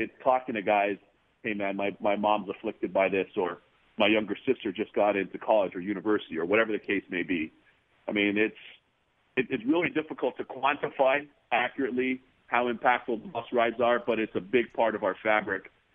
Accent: Canada; also born or lived in United States; I'm a proud Bajan. My parents are from Barbados. I grew up in Canada, and I lived in the U.S. for a long time, so I'm fortunate to have those three great countries.

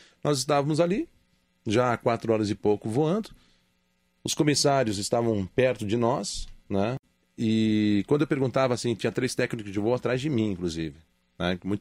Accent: Chapecó, Santa Catarina, Brazil; Nós somos de Chapecó, nós acompanhamos a Chapecoense

